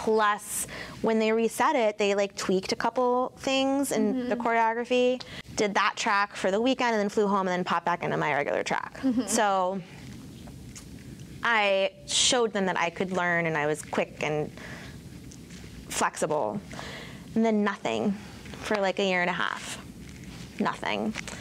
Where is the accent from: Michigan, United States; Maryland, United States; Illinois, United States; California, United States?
Maryland, United States; Fort Washington; And he is from Annapolis, and I'm from Fort Washington.